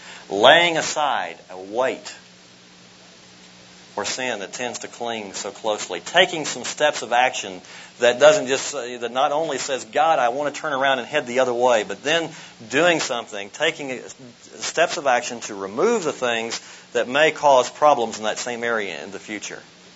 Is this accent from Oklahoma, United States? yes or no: yes; Oklahoma, United States; Now, how I grew up in Oklahoma and became a Cleveland Indians baseball fan, I'll never know, but I did it.